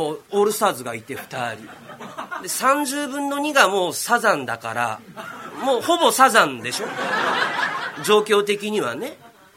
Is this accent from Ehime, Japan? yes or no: yes; Matsuyama, Ehime, Japan; 私地元が愛媛の松山なんですけれど、その松山でねカルチャースクールやってくれって頼まれたんですよ